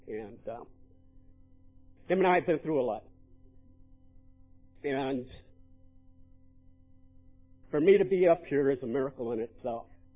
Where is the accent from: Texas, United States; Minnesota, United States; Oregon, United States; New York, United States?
Texas, United States; moved away; also born or lived in Tucson, Arizona / California; I left my home state of Texas, and I went to Arizona, and I figured if I left, made it geographic, my life would change.